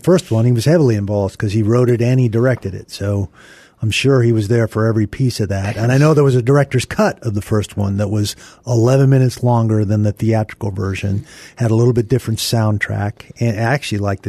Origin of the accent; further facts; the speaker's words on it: Linwood, United States; I grew up up there in Linwood. Yeah.